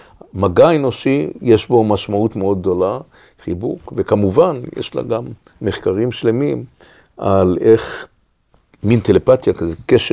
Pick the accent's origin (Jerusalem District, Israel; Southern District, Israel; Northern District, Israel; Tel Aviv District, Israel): Tel Aviv District, Israel; Tel Aviv; also born or lived in Ramat Gan; אני פלסטיני במקור, אני נולדתי בארץ הזאת, בתל אביב. אני גדלתי תוך המנדט, תוך הרצח של השואה, ואחר כך גם עברנו לרמת גן, תוך מלחמת השחרור.